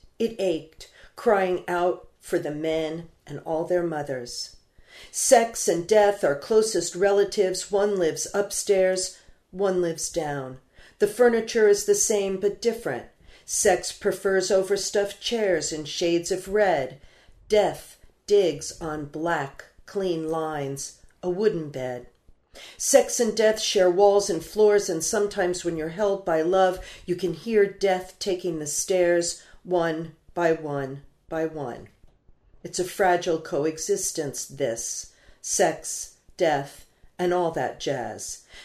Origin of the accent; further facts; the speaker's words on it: New York City, New York, United States; I grew up in New York City.